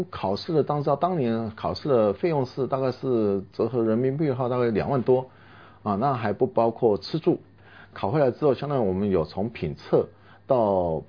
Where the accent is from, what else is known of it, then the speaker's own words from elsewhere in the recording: Yingge, New Taipei, Taiwan; moved away as an adult; now in Chongqing, China; 我是台湾新北市的莺歌，它是台湾的陶瓷像景德镇这个地方